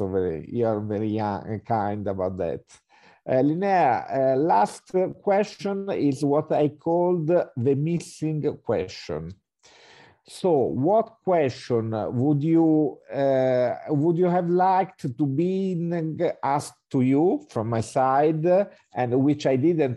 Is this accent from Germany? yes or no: no; Florence, Tuscany, Italy; So if you want to come by to and visit my hometown, Florence, and the countryside, Chianti, so you are invited.